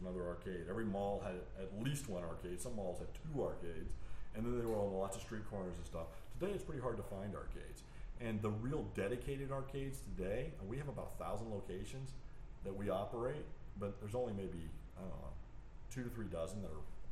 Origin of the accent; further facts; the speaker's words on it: Alabama, United States; I grew up in Alabama. I mean, if we had fish, it was catfish, and we fried it, and that was it.